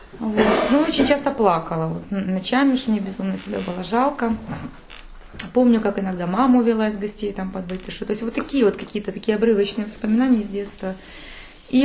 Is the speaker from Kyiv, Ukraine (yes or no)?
yes; Kyiv, Ukraine; Я киевлянка, родилась в творческой семье, так скажем.